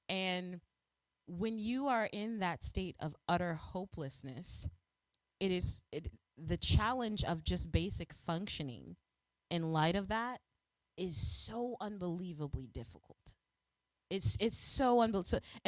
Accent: Chicago, Illinois, United States; I'm from the South Side of Chicago.

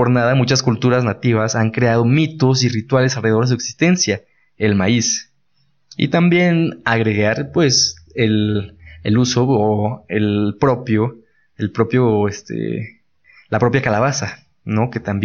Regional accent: Mexico; elementos con una carga histórica sumamente importante y que sirven como un eje central que nos identifica como mexicanos a cualquier parte a donde vayamos.

